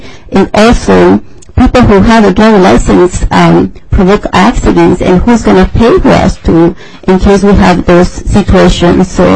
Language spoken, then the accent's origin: English; Mexico; first language Mazahua; English is a second language; now in United States; I learned the English in here as my third language. My native language in Mexico is Mazahua.